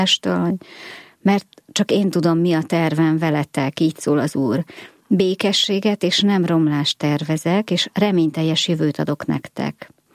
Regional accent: Makó, Csongrád-Csanád, Hungary; Makón nőttünk föl

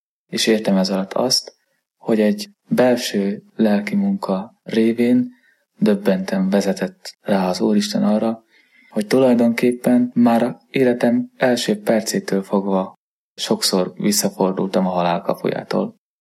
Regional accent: Göd, Pest, Hungary; Gödről származom, édesanyám meg édesapám is pedagógus.

